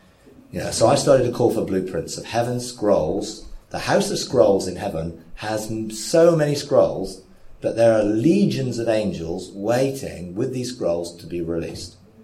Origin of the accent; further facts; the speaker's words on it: England, United Kingdom; You know, and it's really weird because it's like, I'm an English person.